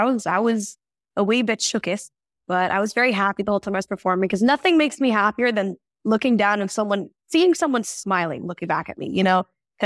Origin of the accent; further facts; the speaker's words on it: Tulsa, Oklahoma, United States; Obviously it's Oklahoma, but my hometown is Tulsa.